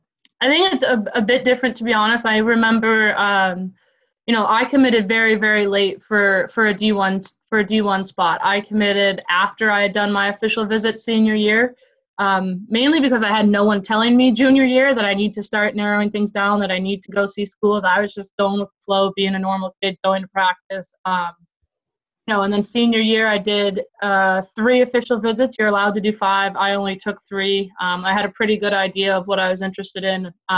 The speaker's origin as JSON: {"language": "English", "town": "Port Huron", "region": "Michigan", "country": "United States", "said": "Like Sam said, I am from Port Huron, Michigan. I grew up playing boys hockey for the most part."}